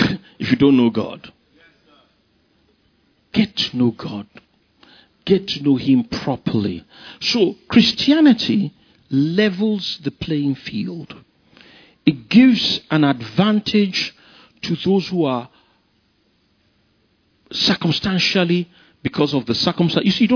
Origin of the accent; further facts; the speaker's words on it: Ikoyi, Lagos, Nigeria; As a young man growing up, I can look back. I grew up in Ikoyi. I was surrounded by multimillionaires.